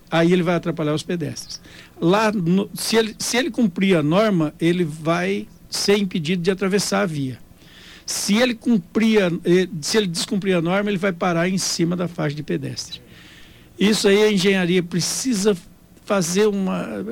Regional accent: Dourados, Mato Grosso do Sul, Brazil; ah, você é de Dourados? Sou de Dourados.

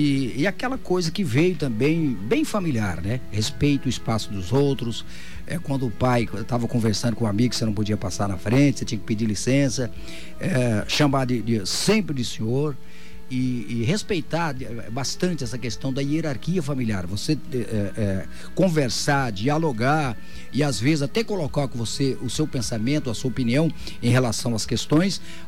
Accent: Belo Horizonte, Minas Gerais, Brazil; born there; Bom, eu nasci em Belo Horizonte, estado de Minas Gerais, no ano de 1957, de uma família realmente humilde

